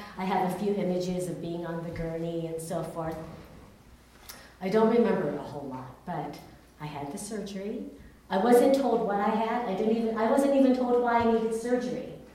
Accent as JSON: {"language": "English", "town": "San Diego", "region": "California", "country": "United States", "tie": "born or raised there", "also_born_or_lived": "Taiwan", "said": "I'm Chinese. I was born in Taiwan. My family immigrated to the United States in 1970. So I was 3 years old when we came to the United States. And we were your typical Chinese immigrant family. We moved to San Diego, California."}